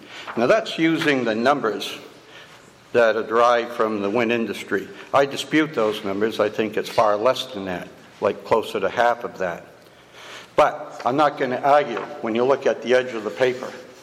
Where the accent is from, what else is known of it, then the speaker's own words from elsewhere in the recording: Bangor, Maine, United States; I'm from Bangor, Maine.